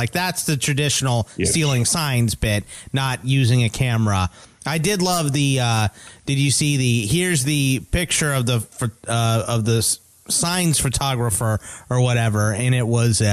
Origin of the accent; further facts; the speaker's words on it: Houston, Texas, United States; Look, I'm from the Houston area, so I, you know, I don't root for the Astros, but I pull for them